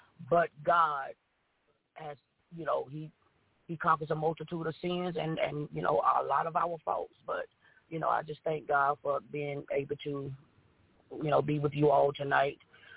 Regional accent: Fayetteville, North Carolina, United States; I'm from the Fayetteville, North Carolina area.

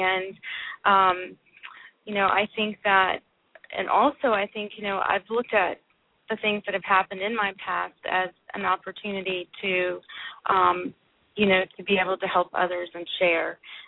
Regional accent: Orlando, Florida, United States; Well, I grew up in Orlando, and fortunately, as a lot of people do know, my childhood wasn't the best.

